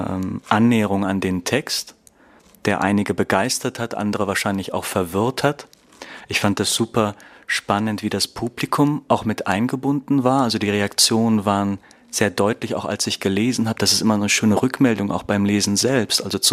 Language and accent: German; Berlin, Germany; und ich komme aus Berlin.